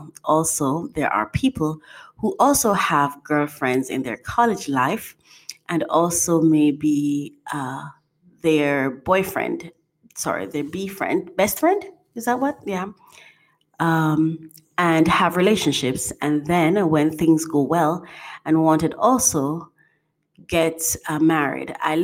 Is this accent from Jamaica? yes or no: yes; Jamaica; born there; I was born in Jamaica, you know, from the Caribbean.